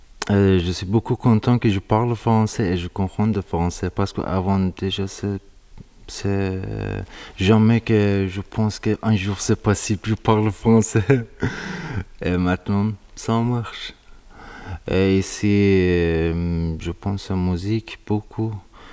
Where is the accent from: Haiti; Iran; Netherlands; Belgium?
Iran; Shiraz, Fars; French is a second language; Je viens d'Iran. Mon ville s'appelle Shiraz. Mon ville, c'est symbole pour vin rouge, les oiseaux et fleurs.